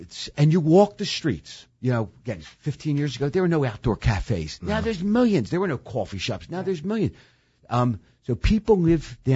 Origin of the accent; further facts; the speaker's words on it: Philadelphia, Pennsylvania, United States; I moved from far northeast Philly, where I grew up in Parkwood, in 82 down into Center City